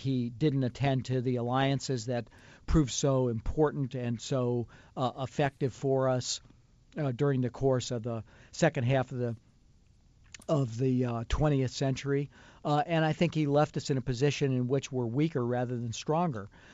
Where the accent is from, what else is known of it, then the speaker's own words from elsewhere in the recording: Chicago, Illinois, United States; You know, I talk a lot about growing up in Chicago